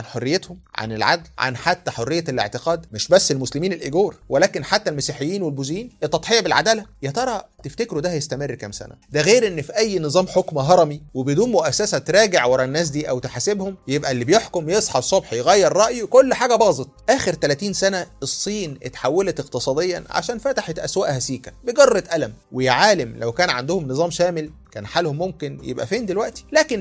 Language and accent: Arabic; Egypt; طب هو إيه اللي حصل عندنا في مصر؟